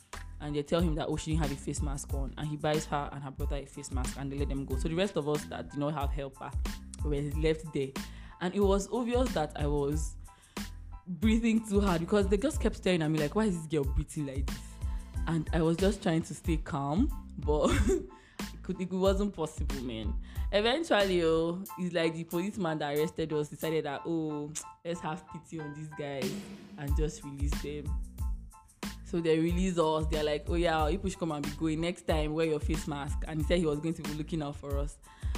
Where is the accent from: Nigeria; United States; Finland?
Nigeria; But as a Nigerian, you cannot dare it.